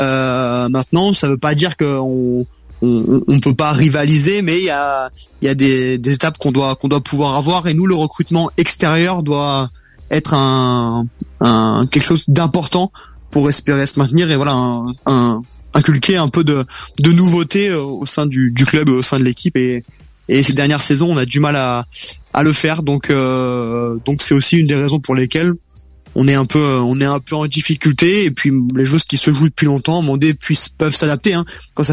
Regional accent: Strasbourg, Grand Est, France; alors moi je suis strasbourgeois, donc pas du tout d'ici.

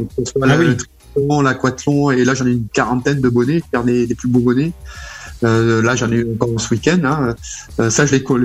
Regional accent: Bordeaux, Nouvelle-Aquitaine, France; il faut savoir que moi je suis bordelais, hein, je suis né à Bordeaux.

